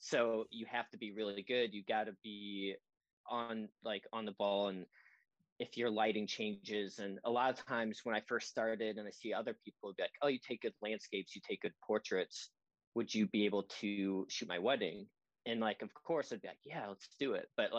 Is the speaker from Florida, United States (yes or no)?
no; Ohio, United States; And we're both from Ohio.